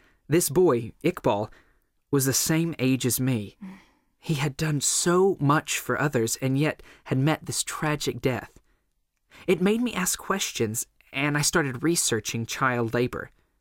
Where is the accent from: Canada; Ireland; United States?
Canada; Thornhill, Ontario; I grew up in Thornhill, just outside of Toronto, Ontario, Canada.